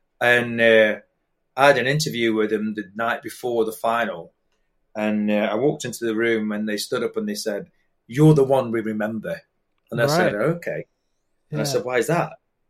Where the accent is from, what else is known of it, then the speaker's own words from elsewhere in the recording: England, United Kingdom; I'm English